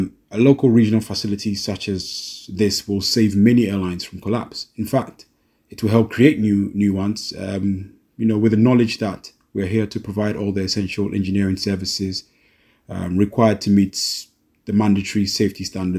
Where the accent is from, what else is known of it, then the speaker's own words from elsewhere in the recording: Ghana; I mean, I'm Ghanaian too.